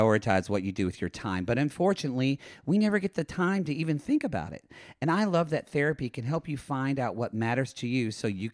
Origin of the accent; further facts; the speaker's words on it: Oklahoma, United States; hey, I'm from Oklahoma.